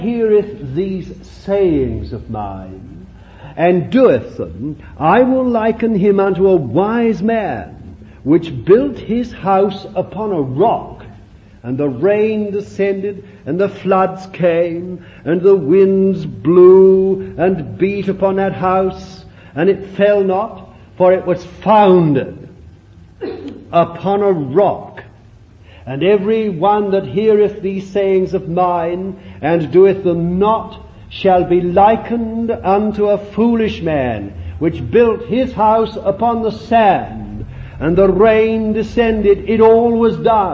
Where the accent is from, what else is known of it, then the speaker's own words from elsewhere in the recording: London, United Kingdom; born there; I was born in London, I won't tell you how long ago.